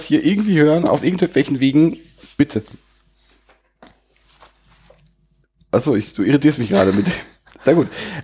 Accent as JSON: {"language": "German", "region": "North Rhine-Westphalia", "country": "Germany", "said": "mich als Sauerländer alienated das nicht so"}